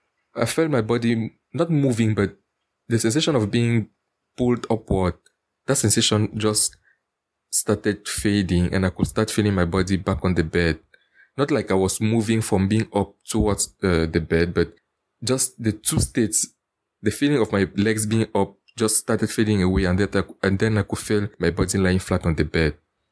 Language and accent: English; Cameroon; I'm from Cameroon Central Africa.